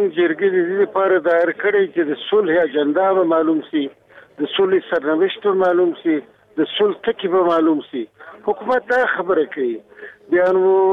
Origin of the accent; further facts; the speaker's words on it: Afghanistan; زه د افغانستان دی بچی